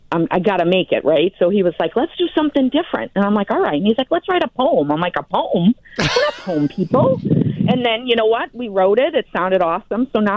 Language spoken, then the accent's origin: English; Somerville, Massachusetts, United States; Woo, but too bad I'm from Somerville.